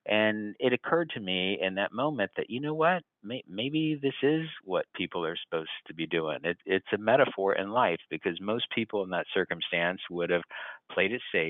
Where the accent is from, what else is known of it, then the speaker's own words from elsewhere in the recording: Orlando, Florida, United States; also born or lived in Tennessee; No, I was born in Tennessee and then grew up in Orlando, Florida.